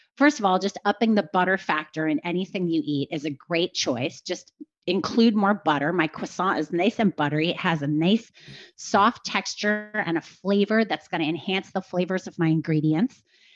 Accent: New York, United States; And again, like I said, I'm a New Yorker.

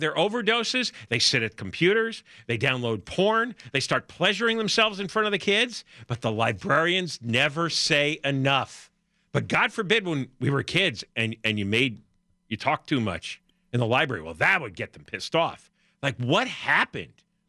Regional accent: Los Angeles, California, United States; I remember growing up in Venice in the 80s and 90s, seeing encampments

